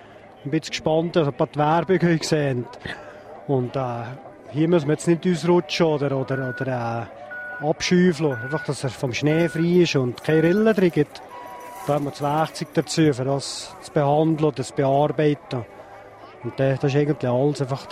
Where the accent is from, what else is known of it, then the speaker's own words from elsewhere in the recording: Switzerland; Ja, schon als Schweizer sollte man eigentlich auf einen Schweizer hoffen